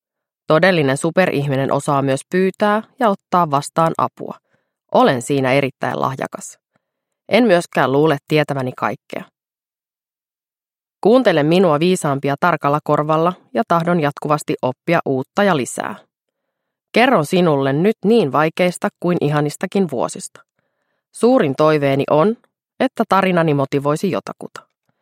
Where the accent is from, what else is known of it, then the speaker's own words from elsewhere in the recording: Helsinki, Uusimaa, Finland; Synnyin ja kasvoin Itä-Helsingin Myllypurossa. Rauhattomalla alueella oli paljon alkoholisteja ja vähäosaisuutta. Kotimme sijaitsi kaupungin vuokratalossa, kerrostalossa